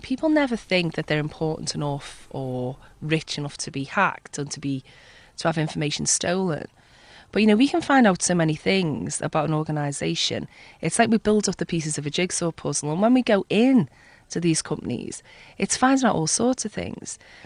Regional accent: Liverpool, North West England, United Kingdom; I'm from Liverpool. It was kind of like a family business.

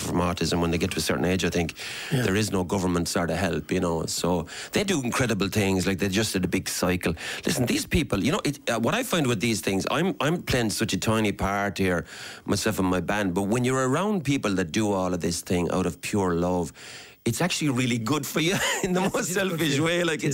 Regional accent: Limerick, County Limerick, Ireland; And the one in Limerick as well, obviously, because I love my hometown.

